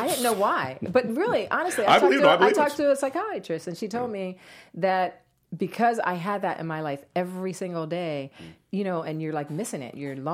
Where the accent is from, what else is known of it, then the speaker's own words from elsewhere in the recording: New Jersey, United States; also born or lived in Atlanta / Bahamas; But I'm originally from New Jersey.